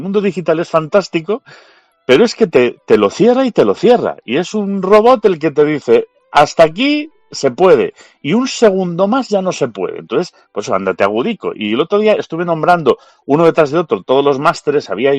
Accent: Spain; y como somos los españoles, que a mí me encantan los españoles, a mí me parece que somos un pueblo fantástico

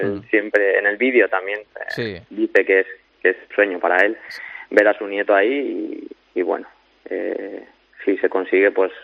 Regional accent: Region of Murcia, Spain; Bueno, él sigue ahí, en Murcia, en mi pueblo.

